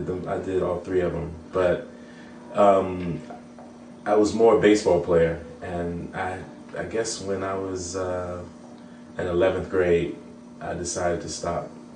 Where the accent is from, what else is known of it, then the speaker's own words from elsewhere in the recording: Hampton, Virginia, United States; I don't know if you know, but I'm from Hampton, Virginia.